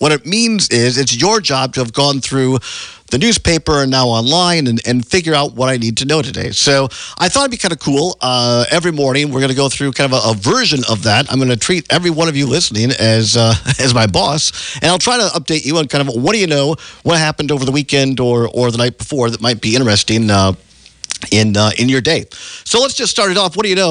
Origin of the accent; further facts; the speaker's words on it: Richland Center, Wisconsin, United States; For those of you who don't know, yes, I grew up in Richland Center and spent a long time in politics